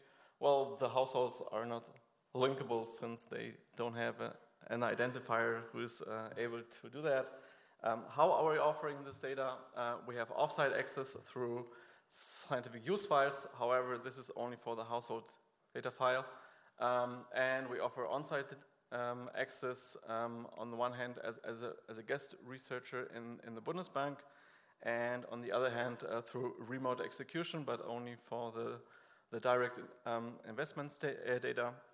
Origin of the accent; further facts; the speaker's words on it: Germany; English is a second language; also born or lived in Poland; But since I'm German and I was born in Poland, I'm suffering twice these days, so be very kind.